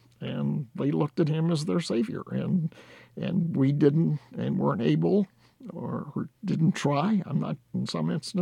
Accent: Wisconsin, United States; I grew up in Wisconsin. Wisconsin went for Trump at the end, albeit by a handful of votes

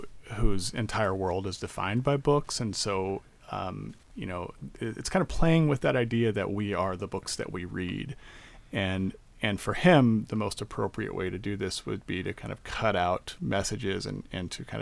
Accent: Aurora, Colorado, United States; So when I was in eighth grade in 1984, I grew up in Aurora. My family bought a new house in Aurora in 1970. And my dad still lives in that house, actually.

